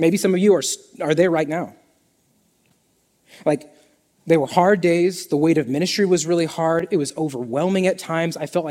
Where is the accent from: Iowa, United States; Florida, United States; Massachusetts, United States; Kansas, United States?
Kansas, United States; Don't like water. That's why I'm from Kansas.